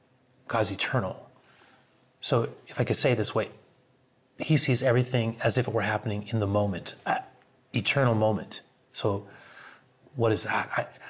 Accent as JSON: {"language": "English", "town": "San Francisco", "region": "California", "country": "United States", "tie": "born there", "said": "because I was born on May 2nd, 1963, actually here in San Francisco, where I'm recording this right now."}